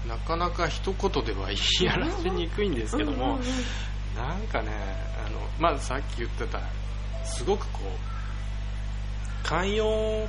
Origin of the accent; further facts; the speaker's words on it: Yokohama, Kanagawa, Japan; 出身はあの元々はなんていうか横浜市港北ニュータウンとなって、